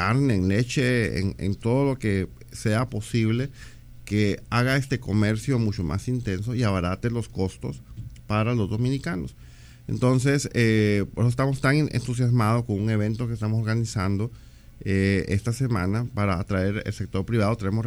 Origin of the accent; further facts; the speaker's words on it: Honduras; Yo soy hondureño, así que tengo mi sesgo de Honduras.